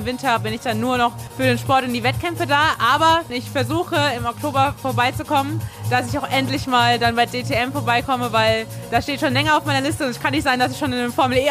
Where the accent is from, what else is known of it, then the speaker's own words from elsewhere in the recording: Hesse, Germany; ich bin auch in Mittelhessen aufgewachsen